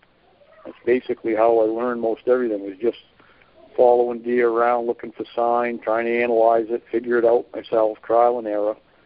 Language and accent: English; Maine, United States; I grew up right here in Maine, actually grew up in southern Maine, and I moved north 28 years ago.